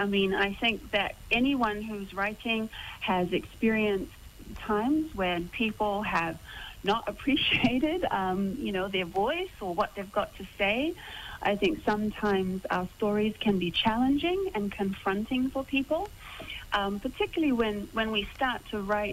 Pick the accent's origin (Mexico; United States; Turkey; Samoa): Samoa; Growing up in Samoa, there weren't a lot of books, but the books that we did get our hands on, I mean, we basically just, you know, reread them 20 million times.